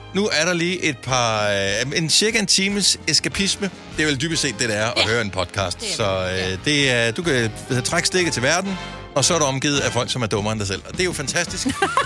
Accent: Jutland, Denmark; also born or lived in Funen; jeg er jo fra Jylland oprindelig.

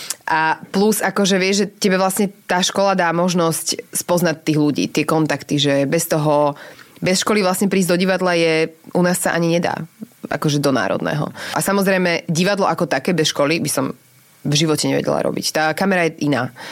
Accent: Nitra, Nitra Region, Slovakia; now in Senec, Slovakia; potom sme sa presťahovali do Krškán, takže už som nebola taká Klokočinová.

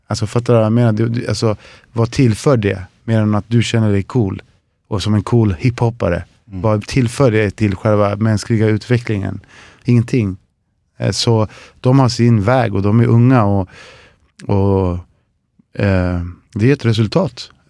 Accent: Chile; now in Sweden; Jag kommer från södra Chile, så vi har massa träd

